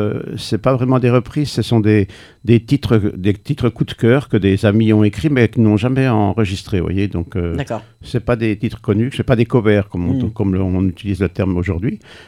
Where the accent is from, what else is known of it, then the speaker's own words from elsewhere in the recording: Bourgogne-Franche-Comté, France; Ah ben, je viens de Franche-Comté.